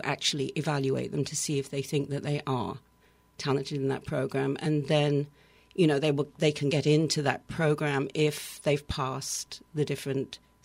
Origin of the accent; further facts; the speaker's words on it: United Kingdom; accent: British; they mimic my British accent.